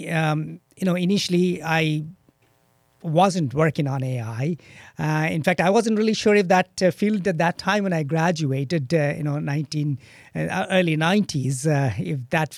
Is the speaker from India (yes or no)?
yes; India; growing up in India.